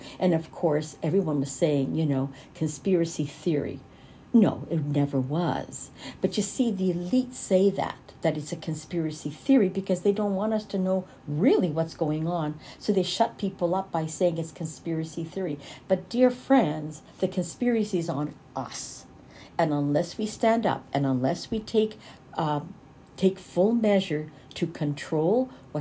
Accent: Canada; gnawing away from my rights as a human being, as a Canadian or as a North American.

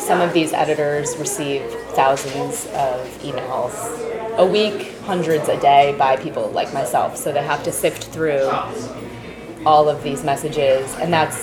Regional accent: Suffern, New York, United States; Yeah, I grew up in Suffern, so it's

